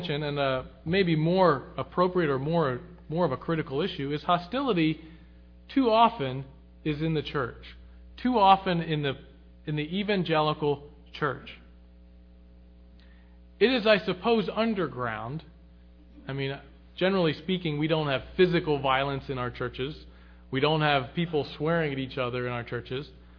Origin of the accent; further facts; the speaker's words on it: Lititz, Pennsylvania, United States; and I know the case in Lititz, Pennsylvania, which is where I'm from